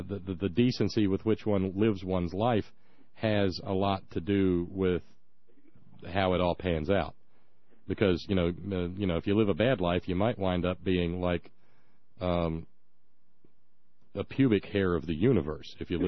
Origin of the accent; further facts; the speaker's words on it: Alabama, United States; when I was a little kid growing up in Alabama, snow was cute. Snow was fun because down there they have no way of dealing with it.